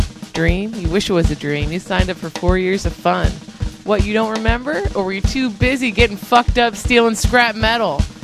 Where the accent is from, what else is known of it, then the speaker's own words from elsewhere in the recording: United States; I'm actually American, and this song was written when I was in the Peace Corps.